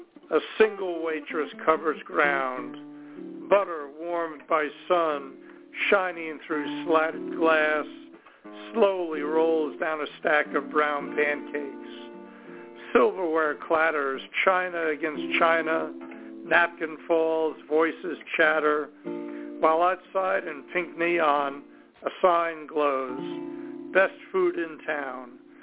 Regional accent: New York, United States; Recently, I've been doing a lot of poems about growing up in New York and our neighborhood

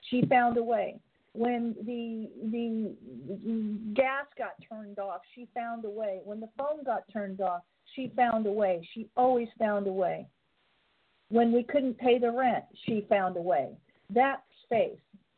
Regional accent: Nova Scotia, Canada; because I'm from Nova Scotia

